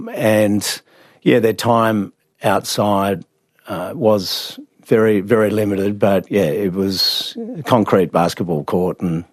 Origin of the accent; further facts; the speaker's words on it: Sydney, New South Wales, Australia; So I grew up in Sydney, but I was a cricket tragic along with my two brothers.